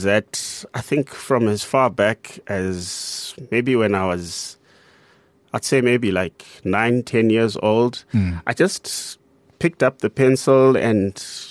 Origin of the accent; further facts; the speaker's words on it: Bulawayo, Zimbabwe; Yeah, so I grew up in Bulawayo in Zimbabwe.